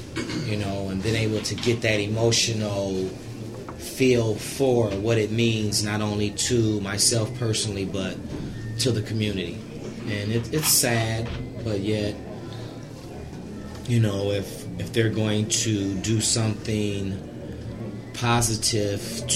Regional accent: Detroit, Michigan, United States; I grew up around General Motors factories in Detroit.

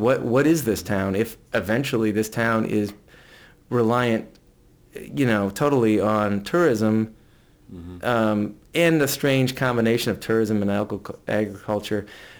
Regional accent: Ann Arbor, Michigan, United States; I grew up in Ann Arbor and was born in Ann Arbor, and we spent the summers, let's say, in the greater Traverse City area.

